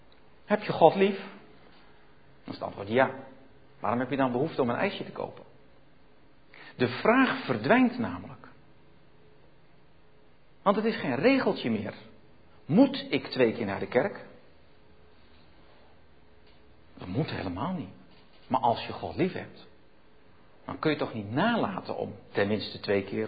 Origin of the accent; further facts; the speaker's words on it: Zeewolde, Flevoland, Netherlands; Ik kom uit Zeewolde